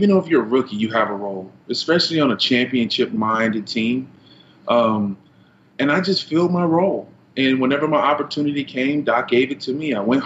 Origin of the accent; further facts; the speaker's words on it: Louisiana, United States; Because, you know, I'm from Louisiana. That's a football bred, like state.